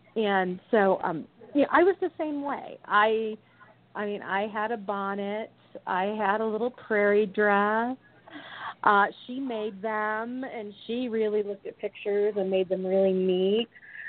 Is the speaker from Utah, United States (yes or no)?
no; Michigan, United States; I can honestly say I was probably the same way growing up in Michigan.